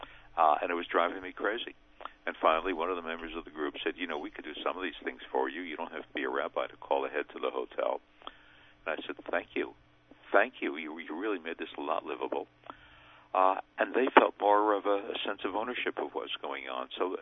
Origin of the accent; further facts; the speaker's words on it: Brooklyn, New York, United States; I cannot ride a bicycle because I grew up in Brooklyn